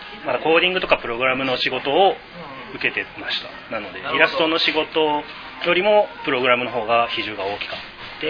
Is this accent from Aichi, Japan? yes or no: yes; Aichi, Japan; 僕愛知県出身なんで、名古屋飯っていいよねみたいな本を企画して